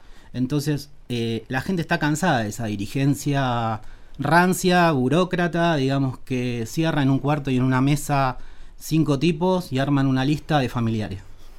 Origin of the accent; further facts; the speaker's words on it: Neuquén, Argentina; como neuquinos y como argentinos